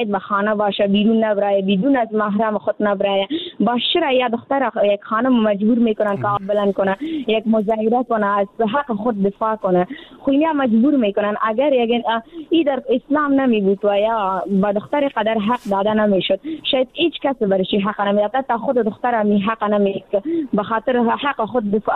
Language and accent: Persian; Afghanistan; در جامعه همه ما افغان هستیم